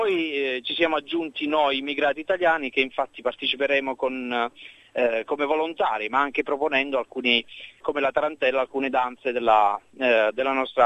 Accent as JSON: {"language": "Italian", "region": "Apulia", "country": "Italy", "lives_now": "Darwin, Australia", "said": "io darò l'esempio perché sono pugliese"}